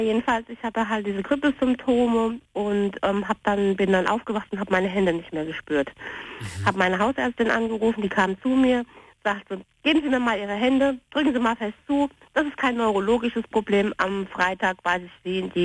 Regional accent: Hesse, Germany; Das ist, ich bin eigentlich aus Hessen.

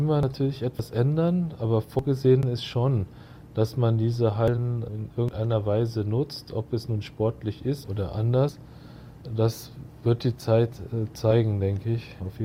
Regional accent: Berlin, Germany; weil wir kommen ja aus Berlin, Dani und ich, und dort ist unser Zuhause, das ist Heimat.

